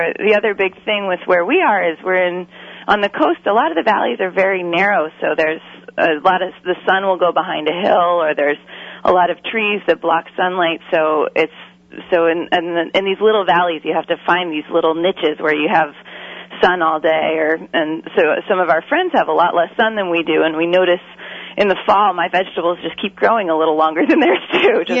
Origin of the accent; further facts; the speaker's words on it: Boston, Massachusetts, United States; moved away; also born or lived in Oregon; I grew up in the Boston area and moved to Oregon in 2003 to the Eugene area